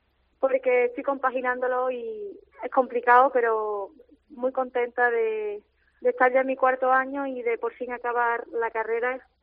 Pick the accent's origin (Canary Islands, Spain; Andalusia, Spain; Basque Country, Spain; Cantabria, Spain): Andalusia, Spain; Málaga; soy muy malagueña, soy muy malaguista